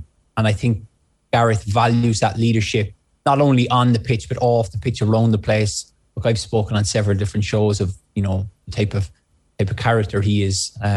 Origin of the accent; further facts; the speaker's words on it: Ireland; It's, as an Irishman, it's nearly a worry.